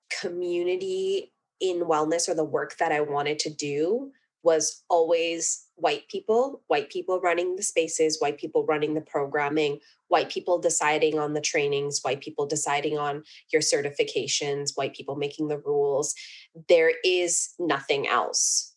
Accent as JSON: {"language": "English", "country": "Canada", "tie": "born or raised there", "said": "bridging like my Punjabi Sikh roots to being born and brought up in Canada"}